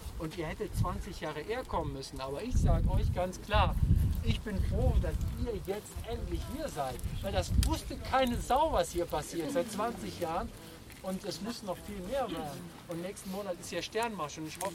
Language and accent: German; North Rhine-Westphalia, Germany; Dann habe ich irgendwann im Herbst gesagt, ich komme aus der Gegend da, wo Hambach ist. Ah! Ich hoffe, dass ich diesen Sommer sagen kann, ich komme aus Kallenberg und jeder weiß, wo das ist.